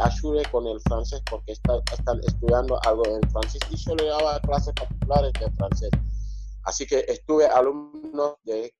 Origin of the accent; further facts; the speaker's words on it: Senegal; como que somos una colonia francesa, hasta el 4 de abril de 1960 que tomamos la independencia, Senegal